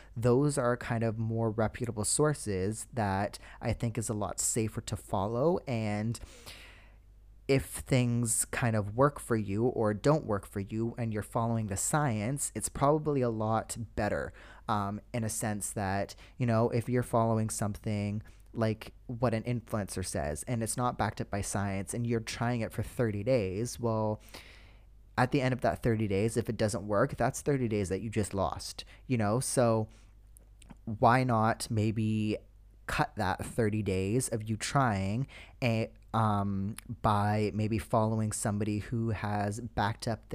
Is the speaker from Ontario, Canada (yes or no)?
no; Vancouver, British Columbia, Canada; based out of Vancouver, British Columbia, my hometown.